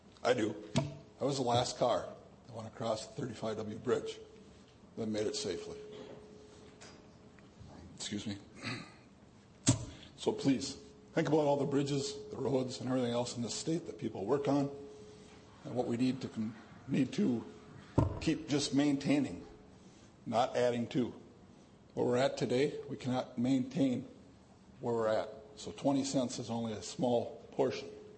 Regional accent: Blaine, Minnesota, United States; I'm from Blaine, Minnesota, which I got a couple of reps over here from.

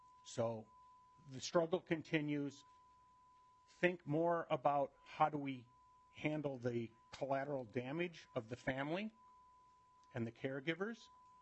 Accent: Apple Valley, United States; I'm from Apple Valley.

